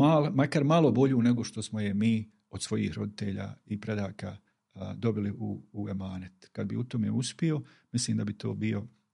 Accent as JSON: {"language": "Bosnian", "town": "Prnjavor", "region": "Federation of Bosnia and Herzegovina", "country": "Bosnia & Herzegovina", "tie": "born or raised there", "said": "Djetinjstva se sjećam kao u Prinjavoru kod Kalesije"}